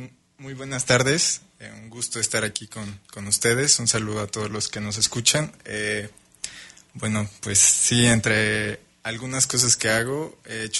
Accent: Michoacán, Mexico; se me ocurrió llevar mi portafolio a un periódico local en Michoacán, soy de Michoacán

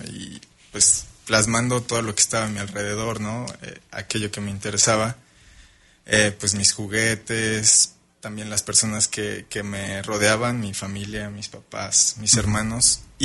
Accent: Michoacán, Mexico; se me ocurrió llevar mi portafolio a un periódico local en Michoacán, soy de Michoacán

